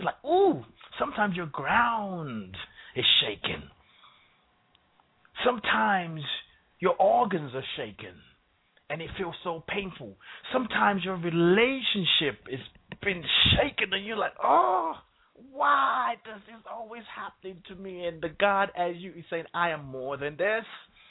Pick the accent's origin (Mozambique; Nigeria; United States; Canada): Nigeria; My mom is a Christian, my dad is a Muslim. So I grew up in Nigeria.